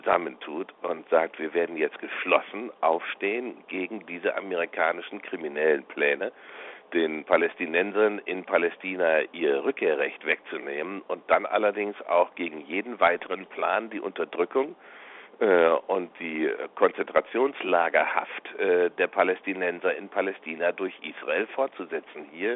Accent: Bremen, Germany; in meiner Heimatstadt Bremen

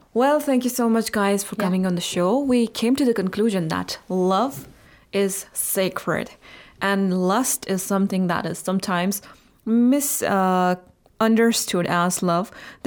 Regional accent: India; English is a second language; I come from India and I know that people are so much hungry for this respect

